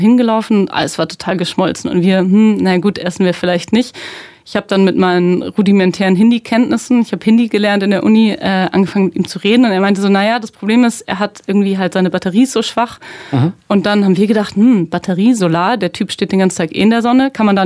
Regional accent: Bavaria, Germany; also born or lived in Heidelberg; Ich bin in Bayern aufgewachsen, da haben die Menschen sehr starke, große Ellbogen.

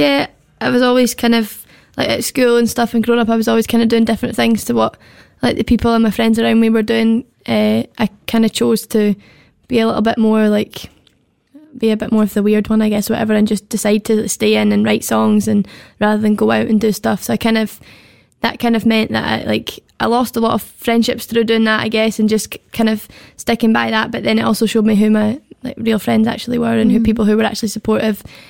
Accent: Dundee, Scotland, United Kingdom; now in Glasgow, United Kingdom; I'm from Dundee in Scotland, so that's kind of like on the east coast.

